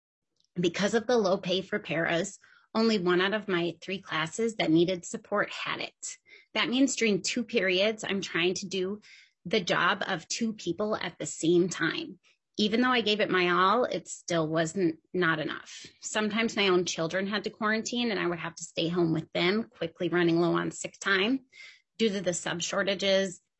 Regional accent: Richfield, Minnesota, United States; I grew up in Richfield, so just a few blocks away from the South Education Center.

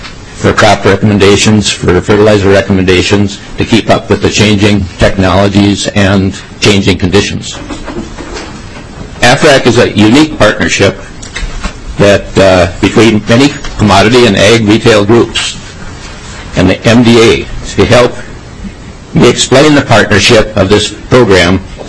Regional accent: Minnesota, United States; And I am from Grant County. I live on the family farm there.

